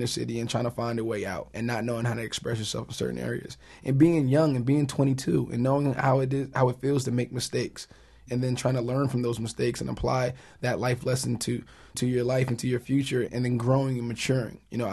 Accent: Newark, New Jersey, United States; being somebody from the inner city, I'm from Newark, New Jersey, and had my run-ins with the authority figures

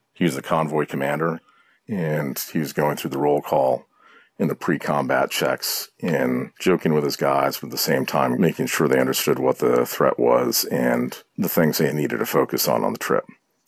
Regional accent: New Jersey, United States; Yeah, this unit was security forces from New Jersey, and I grew up in New Jersey.

